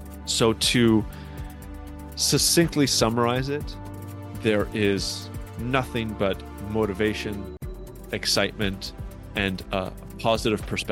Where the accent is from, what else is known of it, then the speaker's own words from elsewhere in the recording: Canada; I'm Canadian, of course